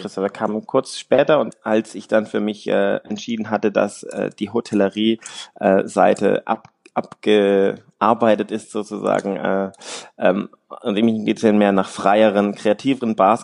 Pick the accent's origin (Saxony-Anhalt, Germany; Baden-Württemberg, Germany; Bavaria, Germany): Baden-Württemberg, Germany; Also ich komme aus dem Schwarzwald, Schwarzwälder Jung.